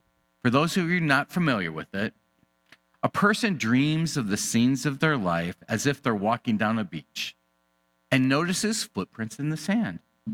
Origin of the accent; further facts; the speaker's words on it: Detroit, Michigan, United States; I grew up in Detroit during the 1960s and 70s, during the collapse of the automobile industry.